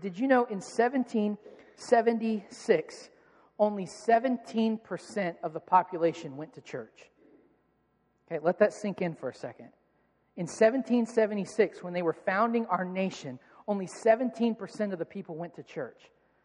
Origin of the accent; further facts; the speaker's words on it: Yorktown, Virginia, United States; And I'll travel around America and people say, where are you from? I say, Virginia. They say, where in Virginia? I say, Yorktown.